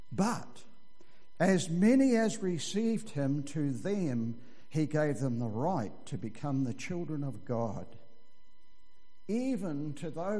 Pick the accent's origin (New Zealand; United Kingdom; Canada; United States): New Zealand; And I grew up in the Catlins in the bush country.